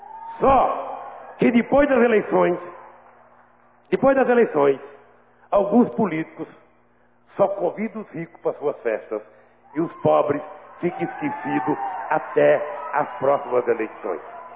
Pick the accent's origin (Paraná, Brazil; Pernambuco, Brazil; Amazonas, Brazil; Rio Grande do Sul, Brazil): Pernambuco, Brazil; moved away; se eu saí de Pernambuco para não morrer de fome e virei presidente da República